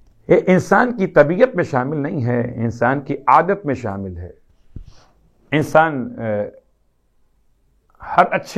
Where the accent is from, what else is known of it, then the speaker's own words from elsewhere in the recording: Karachi, Sindh, Pakistan; میرا تعلق اس شہر سے ہے, اس ملک سے ہے, پاکستان سے میرا تعلق, اور پاکستان کے شہر کراچی سے میرا تعلق